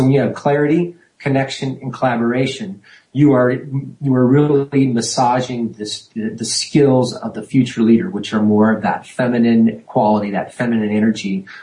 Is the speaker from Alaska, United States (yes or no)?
yes; Alaska, United States; I was born and raised in Alaska and went fishing with my dad, 9 years old.